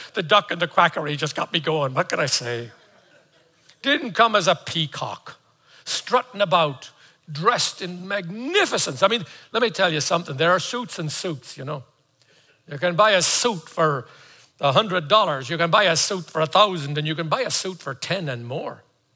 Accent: Ireland; I'm from Ireland.

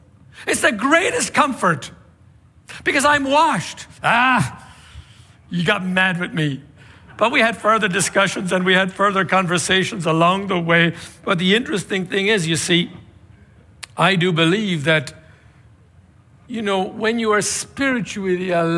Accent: Tipperary, Munster, Ireland; When I first became a Christian in my hometown of Tipperary in Ireland, there was only one or two priests there that I could talk to.

